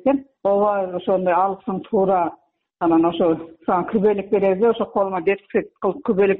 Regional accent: Districts of Republican Subordination, Tajikistan; now in Kyrgyzstan; Тажикстандан келген мана ошол Жолгатав районуна. Жарандык паспорт алыш керек кыргызстандыкка. Мен өзүм ошол арамана туулуп өскөнмүн. Бирок гражданство Тажикстандан алганмын да.

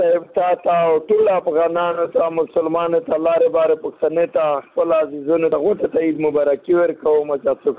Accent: Afghanistan; now in Pakistan; زه افغان مهاجر یم په پنجاب کې،

